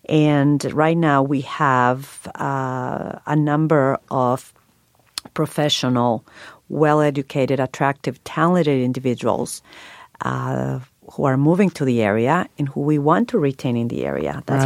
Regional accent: Mexico; English is a second language; moved away as an adult; now in Cincinnati, United States; Well, I am not from Cincinnati. I was born and raised in Mexico, and I have lived in Cincinnati for 12 years now.

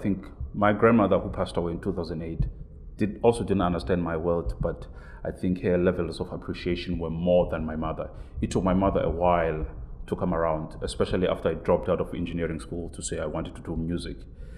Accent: Port Elizabeth, Eastern Cape, South Africa; And I come from Port Elizabeth on the east coast of South Africa

